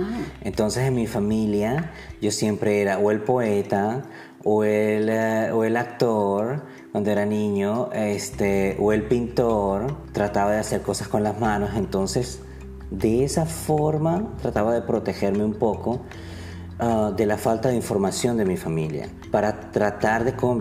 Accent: Táchira, Venezuela; Yo vengo del sur de Venezuela, del Táchira, de la región andina. Entonces, crecí en una familia muy folclórica, muy tradicional. Crecí en una casa en la cual era un matriarcado

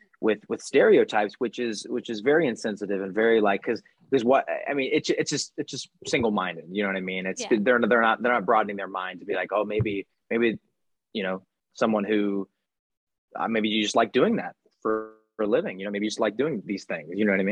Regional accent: Midwest, United States; growing up in the Midwest.

